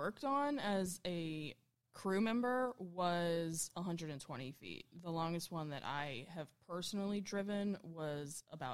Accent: Orange Beach, Alabama, United States; I grew up near a beach town in Alabama called Orange Beach. It's a tourist town. There's only about 8,000 people who live there year-round.

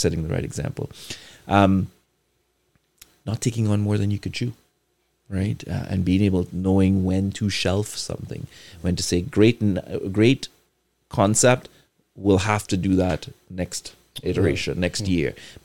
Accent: Trinidad & Tobago; moved away; growing up in Trinidad, soca was, you grew up with soca

